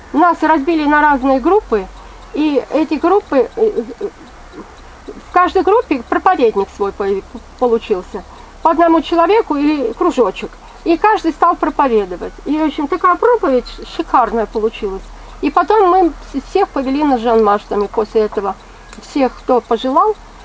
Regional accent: Tajikistan; moved away; Я из Таджикистана сюда приехала.

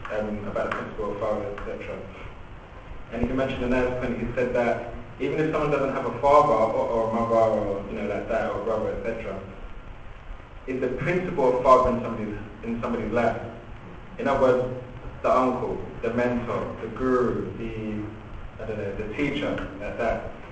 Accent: London, United Kingdom; So in my case, I grew up in East London, not a posh, more posh district.

